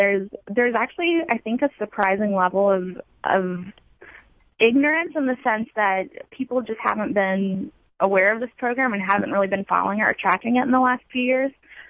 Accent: North Carolina, United States; My home state of North Carolina

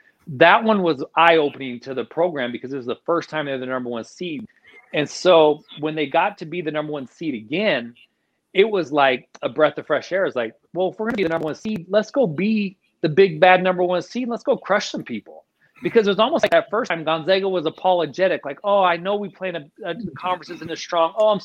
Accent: Portland, United States; Portland's just weird. And that's my hometown.

